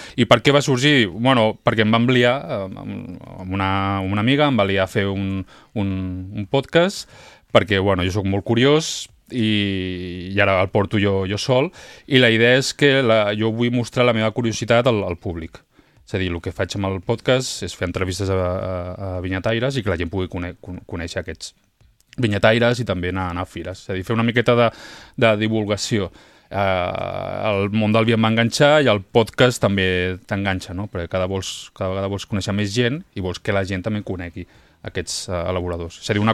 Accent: Barcelona, Catalonia, Spain; now in Peralada, Spain; ja porto 15-20 anys per aquí voltant i res, resumint la meva vida, vaig venir de Barcelona, la meva parella és d'aquí de Peralada.

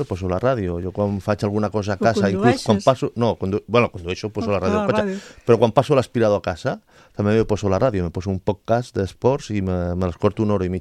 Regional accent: Valencian Community, Spain; Jo soc valencià, llavors cada dia un gelat.

